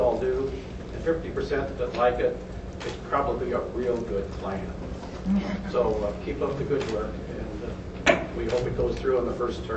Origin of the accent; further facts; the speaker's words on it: Clinton, Iowa, United States; I'm from Clinton as well.